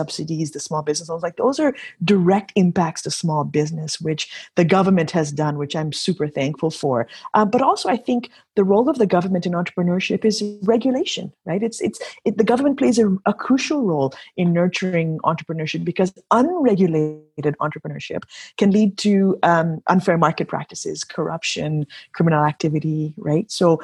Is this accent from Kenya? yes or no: yes; Kenya; I grew up in Kenya, as I mentioned, East Africa, right?